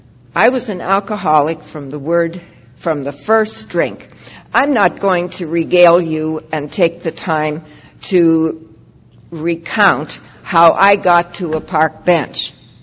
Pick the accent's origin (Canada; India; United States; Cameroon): Canada; Saskatchewan; born there; I was born in Saskatchewan, just as you pronounced it yesterday, my friend. And we were Roman Catholic, and there were 10 of us in the family.